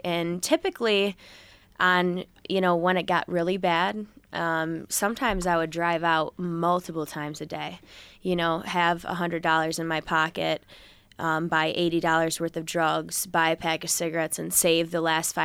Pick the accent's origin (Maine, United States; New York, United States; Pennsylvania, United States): New York, United States; Brockport; also born or lived in Rochester; So I was actually born in Rochester. I am adopted, and I ended up living with a great family that I'm very fortunate to have in Brockport, New York, and that's where I was raised